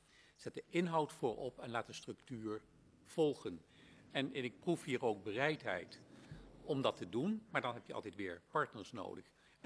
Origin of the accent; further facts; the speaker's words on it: Rijnwaarden, Gelderland, Netherlands; Ja, maar weet u, ik kom uit Rijnwaarden. Ik ben daar geboren en getogen.